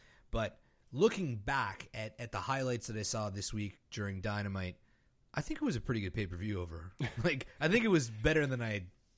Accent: Canada; I'm from Canada.

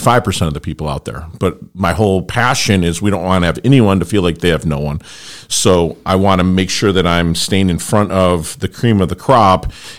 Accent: Detroit, Michigan, United States; now in Florida, United States; You know, because I grew up in Detroit.

